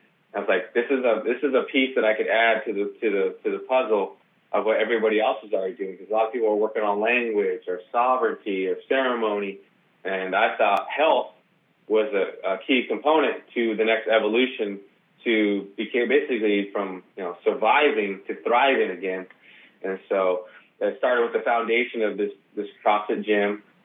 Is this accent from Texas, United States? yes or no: no; Hoopa, California, United States; But also, I'm a Hoopa Valley tribal member. Yeah, I was born in Hoopa and raised up there, went to HSU, and then came back and worked in the school system.